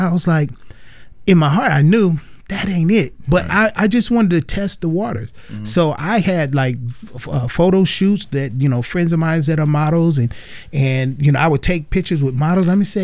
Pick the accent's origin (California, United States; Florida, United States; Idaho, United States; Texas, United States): California, United States; Los Angeles; I knew at a young age, man, growing up in Watts and having to survive the gangs and all that kind of stuff